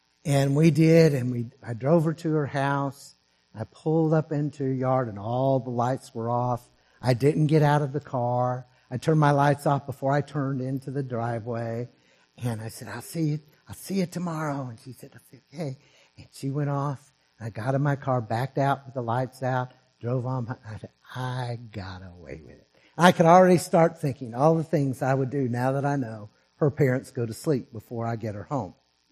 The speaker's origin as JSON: {"language": "English", "region": "Texas", "country": "United States", "tie": "born or raised there", "said": "I grew up in Northeast Texas, and we have very well-defined of what ideas of what holy living was and wasn't."}